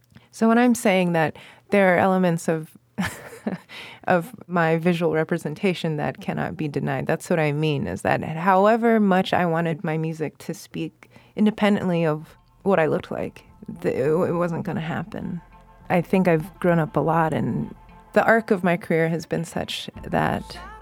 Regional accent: Virginia, United States; my brother and I, we grew up in Virginia with them

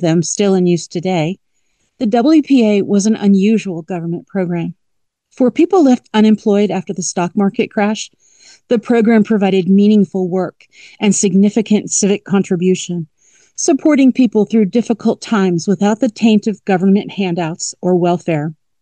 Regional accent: Goodwill, Oklahoma, United States; from Goodwill, Oklahoma, with a book bite for spring 2026.

